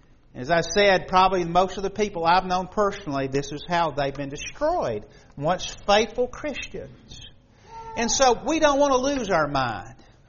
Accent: Alabama, United States; born there; also born or lived in Nebraska / Virginia; I know I was born in Alabama, spent most of my life in Alabama, but I live a little bit in Nebraska and Virginia

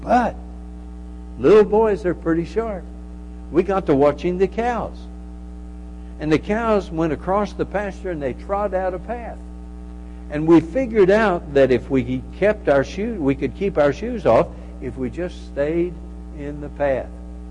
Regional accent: Texas, United States; When I was a kid growing up, we lived out, I grew up in West Texas.

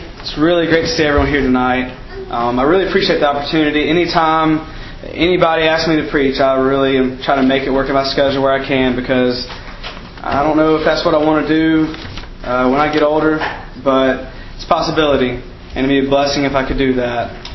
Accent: Birmingham, Alabama, United States; Originally, I'm from the Birmingham area, where I went to Oak Mountain. And that's where I was born and raised, pretty much in that area.

